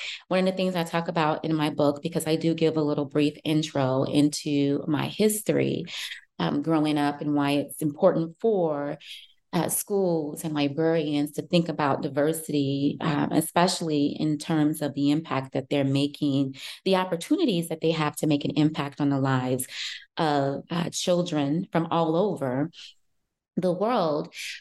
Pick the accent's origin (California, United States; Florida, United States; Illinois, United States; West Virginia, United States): Illinois, United States; Chicago; So I live in Chicago. I grew up in Chicago. And I grew up, something that I talk about often is the fact that I grew up in a very impoverished community.